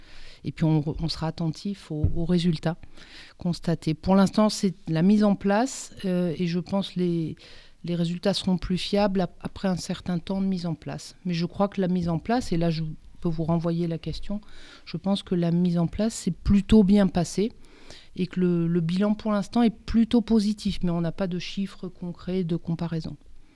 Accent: Auvergne-Rhône-Alpes, France; je suis pas du tout de ce coin-là de la Drôme, je suis du Nord Drôme, donc je suis assez éloignée de Dieulfi.

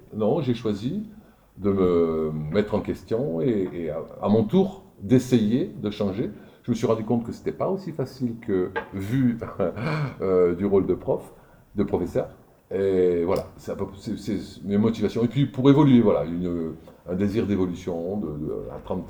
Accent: Auvergne-Rhône-Alpes, France; je suis de la Drôme. J'ai passé mon bac à Montélimar, par exemple.

